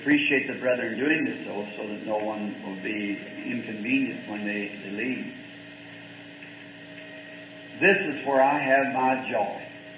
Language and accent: English; the South, United States; I'm a Southerner.